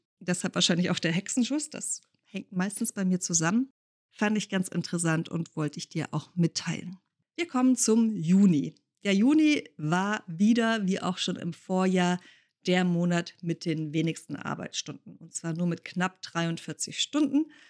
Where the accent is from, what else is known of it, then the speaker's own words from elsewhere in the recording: Konstanz, Baden-Württemberg, Germany; Wir haben uns so auf halbem Weg getroffen zwischen Konstanz, wo ich herkomme, und ja, der Münchner Gegend, wo die meiste Familie sitzt.